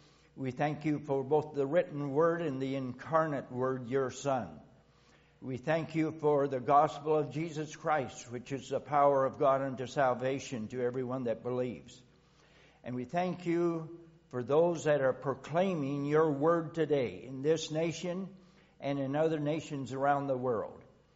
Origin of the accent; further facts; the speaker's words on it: Avon, South Dakota, United States; Okay, I'm from Avon, and about 3 or 4 days a week I go to the prisons in Springfield or Yankton